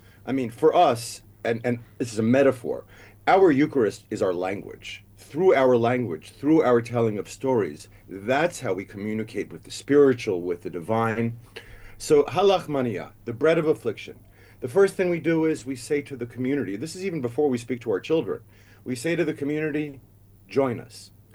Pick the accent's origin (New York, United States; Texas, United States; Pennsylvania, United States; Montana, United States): New York, United States; Long Island; I remember growing up in Long Island